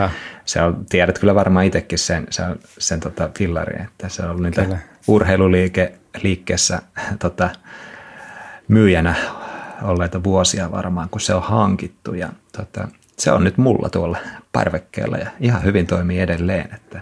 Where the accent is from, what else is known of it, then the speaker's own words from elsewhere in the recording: South Ostrobothnia, Finland; siellä Pohjanmaalla tutuilla kotikonnuilla, että vähän Lapua ja Ylistaron rajoja siellä kolkutellen